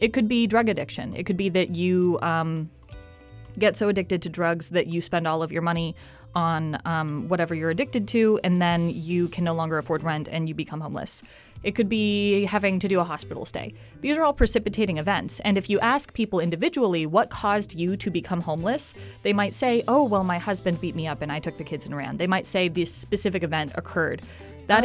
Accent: Pacific Northwest, United States; And it was interesting because obviously I'm from the West Coast. I'm from the Pacific Northwest, where homelessness is a absolute tragedy.

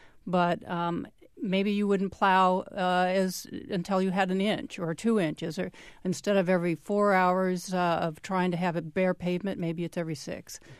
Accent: California, United States; I grew up in California, and we used to have to put chains on our cars if we went into the mountains.

